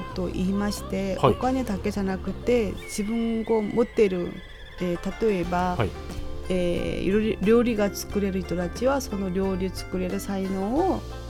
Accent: South Korea; Japanese is a second language; now in Japan; 私が日本に来てから、はいはい、もう早すぎてついていけません、まあ、私ももう外国人ですけど韓国に行って外国人になって

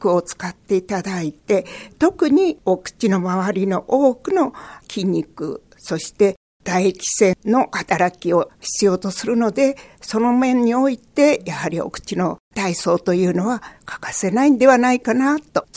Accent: Fujisawa, Kanagawa, Japan; 私は生まれも育ちも藤沢でございます。

